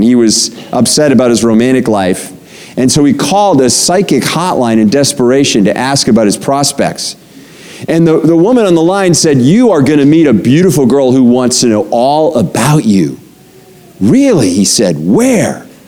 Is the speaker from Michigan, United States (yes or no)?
no; Pennsylvania, United States; I grew up in Pennsylvania. Every kid in eastern Pennsylvania goes there every year to the Franklin Institute.